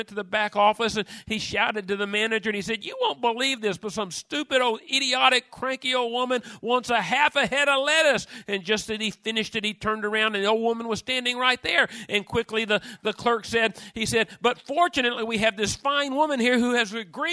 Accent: United States; I remember growing up in America and being very, very proud that we weren't like the Soviet Union

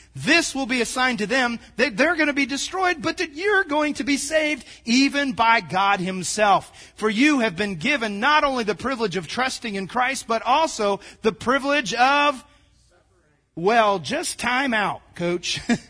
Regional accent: United States; I'm proud to be an American. I am proud to be an American.

